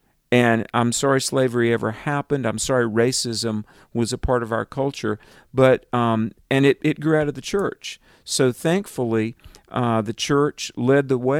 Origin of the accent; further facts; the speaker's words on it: the South, United States; being from the South, and I mean, I'm from the South